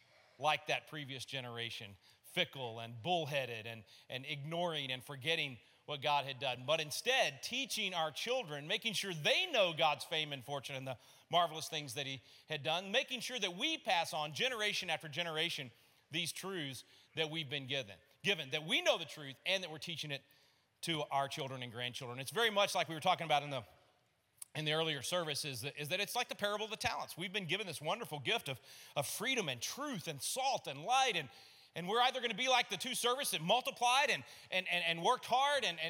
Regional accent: Austin, Texas, United States; This might make you nervous since I'm from Austin, Texas

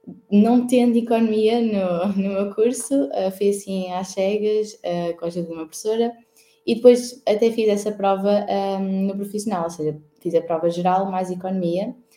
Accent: Leiria, Portugal; Então, eu estudei em Leiria, eu sou de Leiria

